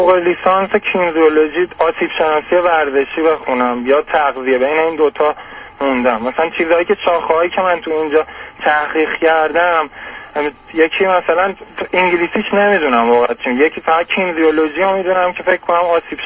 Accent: Iran; من حتی لیسانس اصلا مثلا بدون مدرک از ایرانم خارج شم

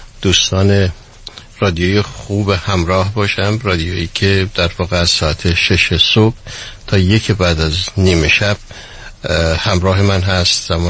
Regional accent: Iran; به عنوان یک ایرانی وظیفه خودم میدونم از شما تشکر بکنم

